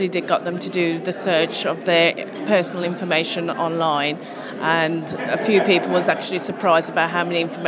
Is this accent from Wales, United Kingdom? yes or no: no; Dudley, West Midlands, United Kingdom; I'm from Dudley. I work for St Thomas's Community Network.